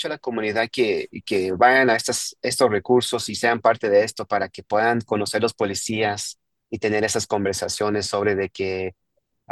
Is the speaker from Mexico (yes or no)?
yes; Mexico; moved away; yo vine de un país de México donde nadie quiere a los policías tanto y no los respetan